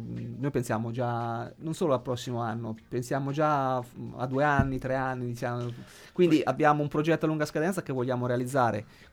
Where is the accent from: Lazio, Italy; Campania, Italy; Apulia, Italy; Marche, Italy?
Marche, Italy; Ancona; siamo tutti d'Ancona